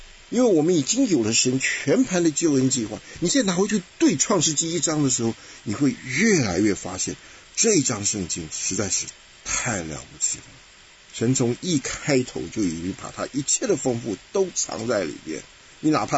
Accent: China; 因为我们中国人讲赐福啊，你有福啊，都是一些空话

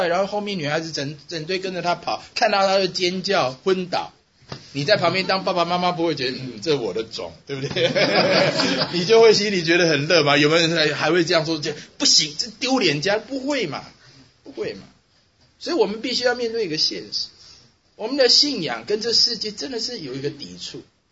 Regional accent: Taiwan; 我从台湾来

